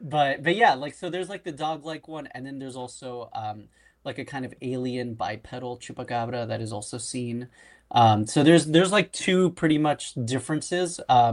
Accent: Miami, Florida, United States; I grew up in Miami, and I grew up watching like Univision and Telemundo with my grandmother.

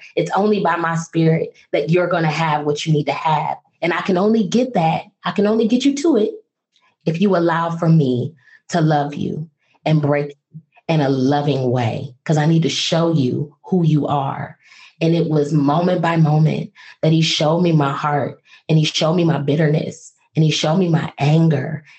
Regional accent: Toledo, Ohio, United States; also born or lived in Washington, D.C.; At the time I was living in Washington, D.C. I am from Toledo, Ohio. I gave them my childhood address.

